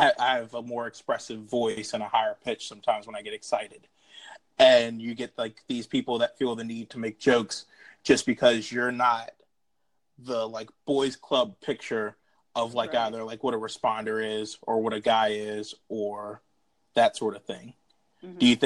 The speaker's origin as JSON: {"language": "English", "region": "Pennsylvania", "country": "United States", "said": "oh, I'm from Pennsylvania. And people are like, oh, my cousin's from Pennsylvania. Do you know him?"}